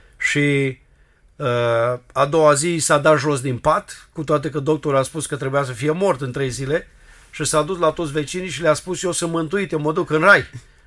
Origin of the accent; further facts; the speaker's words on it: Ploiești, Prahova, Romania; born there; Eu am fost născut în Ploiești, cum s-a menționat, sunt din familie de evrei creștini